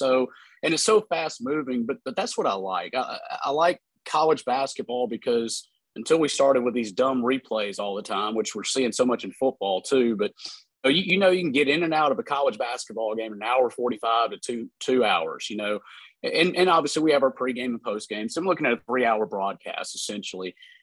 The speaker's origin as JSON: {"language": "English", "town": "Farmerville", "region": "Louisiana", "country": "United States", "said": "I didn't. I actually went to Louisiana Tech. I'm originally from Farmerville."}